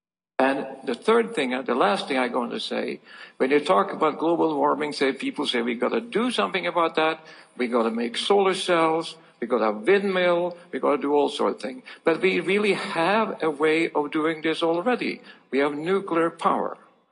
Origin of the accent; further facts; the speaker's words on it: Norway; English is a second language; And thirdly, I am from Norway, so why should I worry?